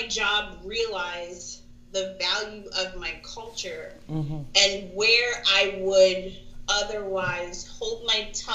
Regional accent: Staten Island, New York, United States; I'm not going to say faking, because I'm from Staten Island.

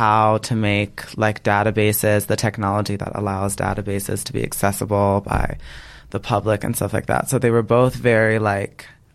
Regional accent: Texas, United States; because it's growing up in Texas. We were like middle class, totally fine.

